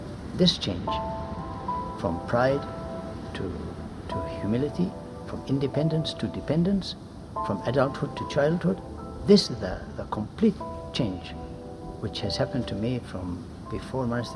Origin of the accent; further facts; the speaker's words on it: Australia; of the Coptic Orthodox Church. I have come from Australia, I'm Australian.